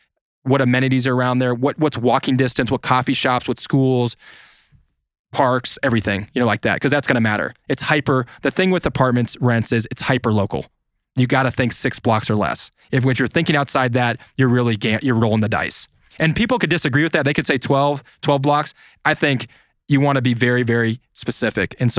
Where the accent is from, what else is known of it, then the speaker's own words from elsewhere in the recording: Midwest, United States; I'm very frugal. I'm from the Midwest.